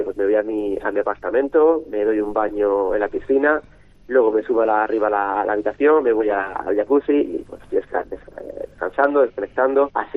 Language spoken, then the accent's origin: Spanish; Andalusia, Spain; Yo soy de Almería, de un pueblo de Almería